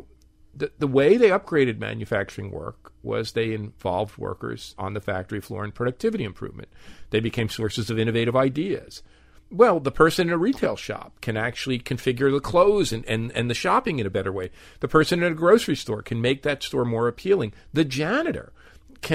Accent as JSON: {"language": "English", "town": "Newark", "region": "New Jersey", "country": "United States", "tie": "born or raised there", "lives_now": "Miami, United States", "said": "I grew up in one in Newark. My parents moved to a suburb called North Arlington. My dad was a factory worker."}